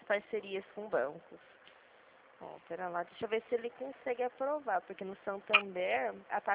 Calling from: Dracena, São Paulo, Brazil; Ah, sim, eu falo daqui de Dracena, bem mais no interior de São Paulo.

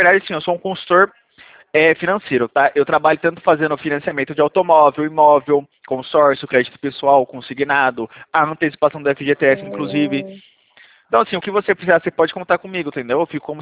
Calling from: Campinas, São Paulo, Brazil; eu sou daqui de Campinas, Valinhos, conhece? São Paulo, estado de São Paulo?

